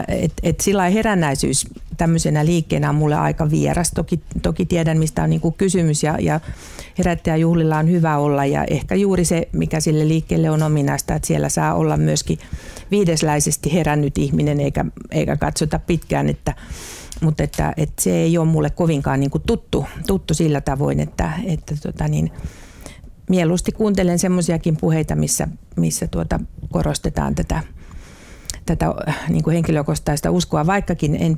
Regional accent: Helsinki, Uusimaa, Finland; kun olen sieltä Oulunkylästä kotoisin ja ollut siellä 60-luvun puolivälissä

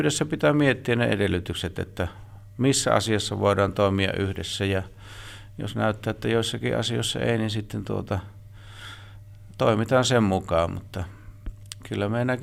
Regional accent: Eno, North Karelia, Finland; Me olen Pohjois-Karjalainen syntyjä Enon pitäjässä tuossa 35 kilometriä pohjoiseen, ja koti oli maanviljelyskoti. Lapsena ollessa oli lypsykarjaa, sitten oli myöhemmin kanoja ja lihakarjaa

